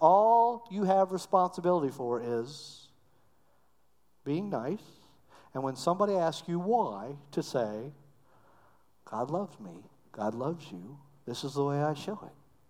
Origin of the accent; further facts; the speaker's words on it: Cocoa, Florida, United States; I grew up in Florida in Cocoa, so a little bit farther down the coast.